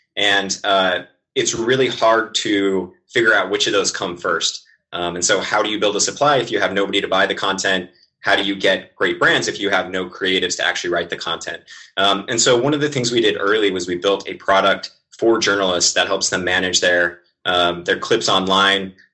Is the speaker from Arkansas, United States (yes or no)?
no; Idaho, United States; I grew up in Idaho with Shane.